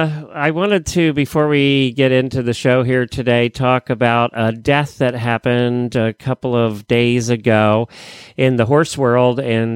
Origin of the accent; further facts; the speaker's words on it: Ocala, Florida, United States; from Ocala, Florida.